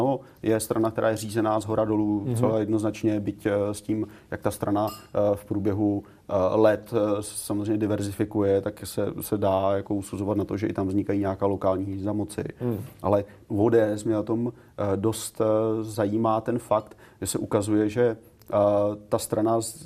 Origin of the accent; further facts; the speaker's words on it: Kroměříž, Zlín Region, Czechia; Já pocházím z Kroměříže